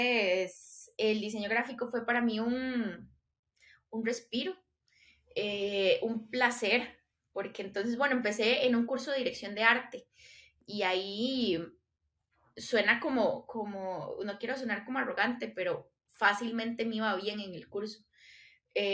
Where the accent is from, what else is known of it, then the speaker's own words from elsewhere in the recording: San José, Costa Rica; Soy de San José, Costa Rica